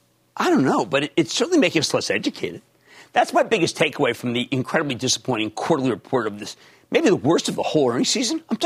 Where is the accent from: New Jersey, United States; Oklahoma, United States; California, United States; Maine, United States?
New Jersey, United States; Let's go to Vincent in my home state of New Jersey.